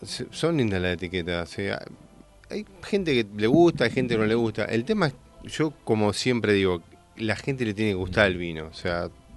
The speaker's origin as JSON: {"language": "Spanish", "region": "Buenos Aires", "country": "Argentina", "said": "nosotros somos de Buenos Aires, lo estamos manejando desde acá."}